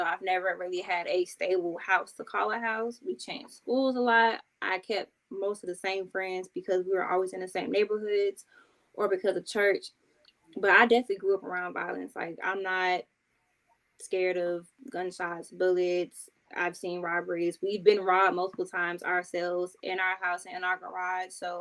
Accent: Chicago, Illinois, United States; So I'm from the east side part of Chicago. I grew up on the south side, but I'm east side through and through.

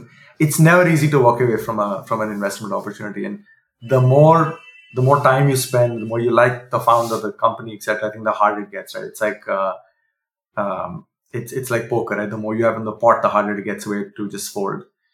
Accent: Delhi, India; moved away as an adult; So I grew up in Delhi, and my brother and I, we grew up in Delhi, and then we were fortunate to go to the US for our education.

